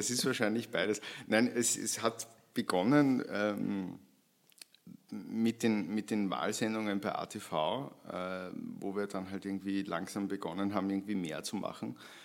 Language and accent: German; St. Pölten, Lower Austria, Austria; Könnte ich jetzt zum Beispiel St. Pölten hernehmen, meine Heimatstadt